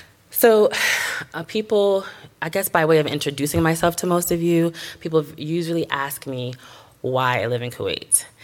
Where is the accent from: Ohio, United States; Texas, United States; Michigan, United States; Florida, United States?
Florida, United States; Miami; I was raised actually in New Thought in Miami.